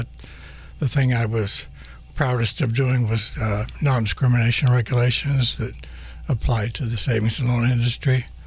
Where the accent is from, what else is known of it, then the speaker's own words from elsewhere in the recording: Vallejo, California, United States; Right. I grew up nearby. I grew up in Vallejo.